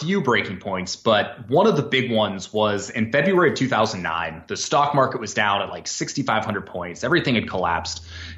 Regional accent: Eugene, Oregon, United States; So I came from the most average upbringing imaginable. I was actually even closer to you. I grew up in Eugene, Oregon.

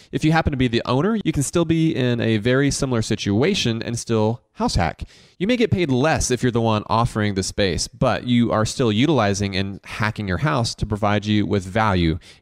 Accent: Augusta, Georgia, United States; Growing up in Augusta, we didn't have spring break. Instead, it was just called Masters Week because that's when spring break was.

